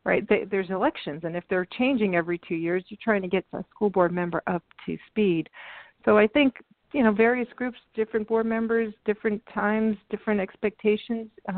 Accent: Brooklyn, New York, United States; I grew up in Brooklyn, Bensonhurst, born and raised.

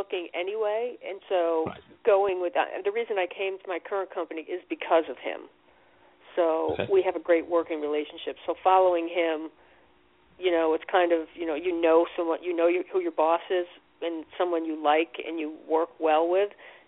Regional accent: New York, United States; No, I was brought up in New York.

